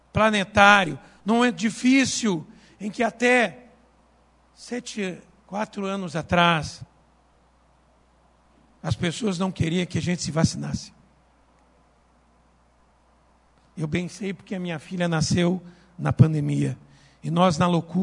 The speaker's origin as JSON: {"language": "Portuguese", "town": "Pelotas", "region": "Rio Grande do Sul", "country": "Brazil", "tie": "born or raised there", "said": "Nasci em Pelotas, no Rio Grande do Sul, ali vivi minha infância."}